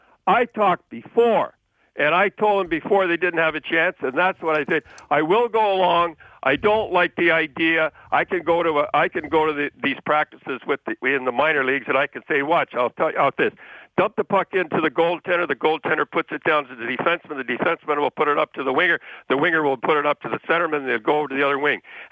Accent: Canada; I'm a Canadian, and I'm maybe to the extreme, and I'm ticked off.

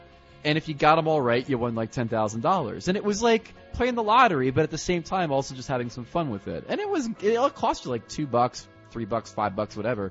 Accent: Irving, Texas, United States; I grew up in Irving in the shadow of Texas Stadium

